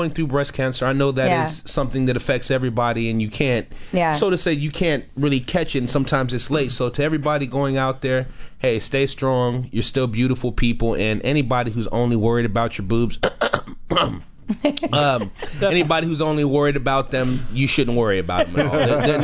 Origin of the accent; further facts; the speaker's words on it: Los Angeles, California, United States; born there; I was born in Tarzana Medical at the time when they still listed black people as Negro.